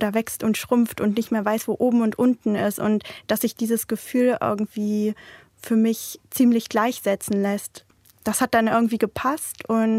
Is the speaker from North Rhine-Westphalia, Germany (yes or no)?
yes; Münster, North Rhine-Westphalia, Germany; ja, ich komme aus Münster, auch da, wo der Verlag seinen Sitz hat.